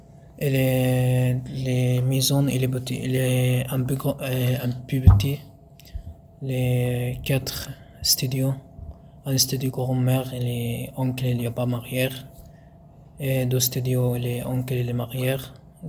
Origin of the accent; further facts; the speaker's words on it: Egypt; French is a second language; now in Mulhouse, France; j'ai 18 ans, j'ai un des licences, 26 mars 2008, je viens de l'Égypte. J'habite à Mulhouse, la France.